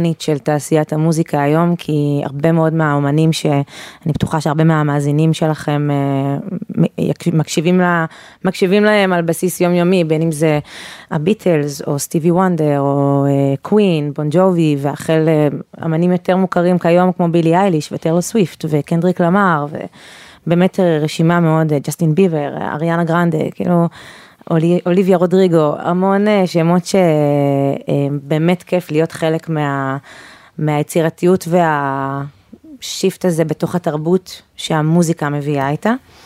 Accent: Rehovot, Central District, Israel; במקור אני מרחובות, ותמיד ככה אהבתי מוזיקה ומחול

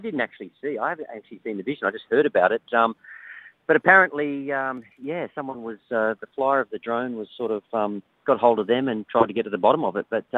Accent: Canberra, Australian Capital Territory, Australia; Well, I grew up in Canberra

